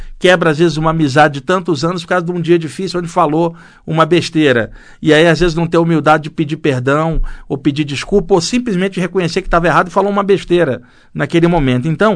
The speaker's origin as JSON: {"language": "Portuguese", "region": "Rio de Janeiro", "country": "Brazil", "tie": "born there", "moved": "as an adult", "lives_now": "São Paulo, Brazil", "said": "Eu nasci lá no Rio de Janeiro, vim para cá, para São Paulo já adulto"}